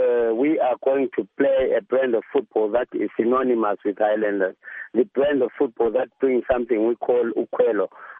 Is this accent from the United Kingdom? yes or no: no; Bulawayo, Zimbabwe; I am so excited about getting an opportunity to coach my hometown team.